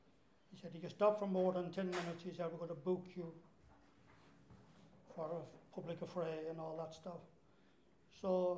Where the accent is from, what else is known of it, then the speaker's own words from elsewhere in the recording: Ireland; I'm an alcoholic, I'm Irish